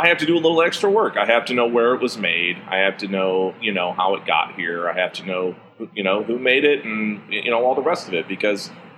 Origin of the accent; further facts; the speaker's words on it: Ireland; Being Irish, I call them travelers.